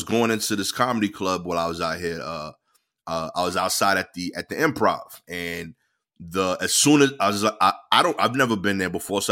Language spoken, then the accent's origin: English; Brooklyn, New York, United States; accent: Brooklyn; Like, I'm super Brooklyn, obviously, but my favorite accent East Coast is actually Philly's.